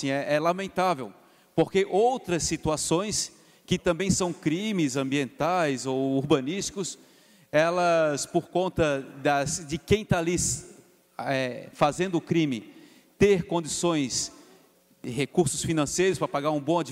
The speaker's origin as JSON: {"language": "Portuguese", "region": "Santa Catarina", "country": "Brazil", "said": "nós, assim, que somos manezinho, que somos daqui"}